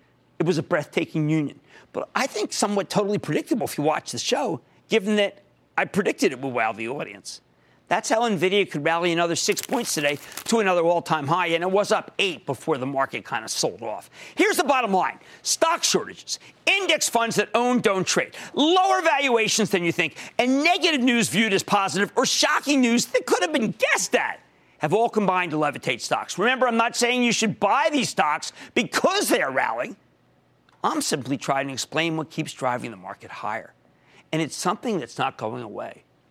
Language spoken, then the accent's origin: English; Pennsylvania, United States; How about Isaac in my home state of Pennsylvania?